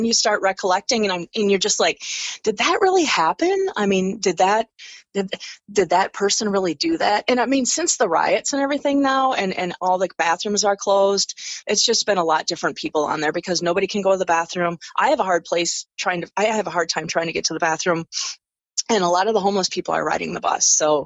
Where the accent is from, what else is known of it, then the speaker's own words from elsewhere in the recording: Bloomington, Minnesota, United States; I'm from Bloomington, Minnesota.